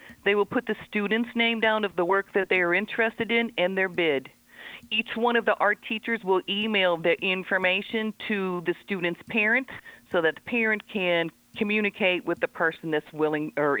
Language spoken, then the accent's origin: English; Lorain, Ohio, United States; like it was when I grew up in Lorraine